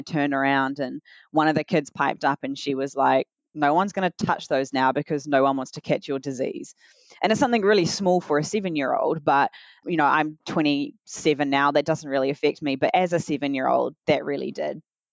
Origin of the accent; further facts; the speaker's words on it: Timaru, Canterbury, New Zealand; now in Auckland, New Zealand; now that I've left my hometown, like everything's going to be fine because all of my issues were back down in Timaru.